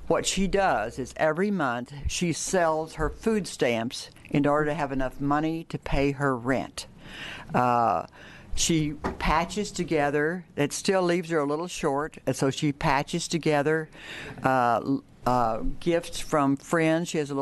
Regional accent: Portland, Oregon, United States; I'm from the Portland area

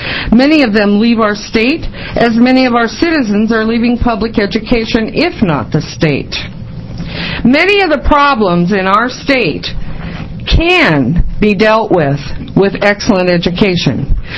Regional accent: Roseburg, Oregon, United States; I grew up in Roseburg, Oregon, and I understand about natural resources.

